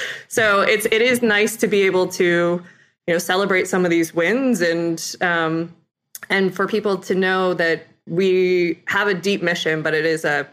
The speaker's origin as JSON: {"language": "English", "town": "Ithaca", "region": "New York", "country": "United States", "tie": "born or raised there", "said": "I grew up in Ithaca, New York area."}